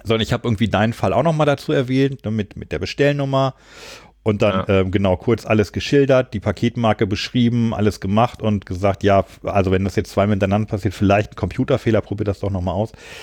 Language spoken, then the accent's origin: German; Großburgwedel, Lower Saxony, Germany; ich komme ja aus Großburg-Wehl, was ja wirklich zu der Zeit noch ein sehr, sehr kleines Kaff war. Mittlerweile gilt es offiziell als Kleinstadt, weil es irgendwie die 10.000 überschritten hat.